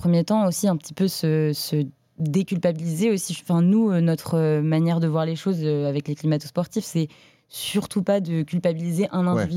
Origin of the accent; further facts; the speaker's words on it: Levallois-Perret, Île-de-France, France; Je ne viens pas du tout de la nature, de milieu avec des montagnes. J'adorerais, mon rêve. Mais je viens de Levallois-Perret.